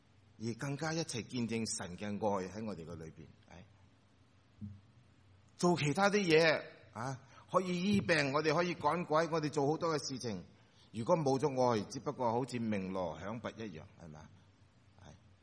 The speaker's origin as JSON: {"language": "Cantonese", "country": "China", "said": "开心走埋一齐嘅时候，我哋中国人多数都食嘢啦"}